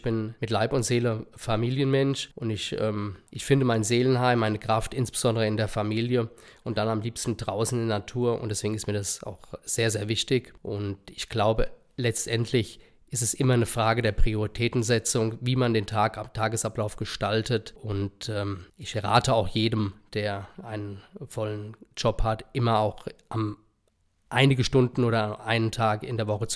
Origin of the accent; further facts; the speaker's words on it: Hesse, Germany; man lebt sehr gut bei uns im Rheingau-Taunus-Kreis, im Untertaunus und die gleichzeitige Nähe in die Metropolregion Frankfurt-Rhein-Main, das macht für mich meine Heimat einfach nur fantastisch.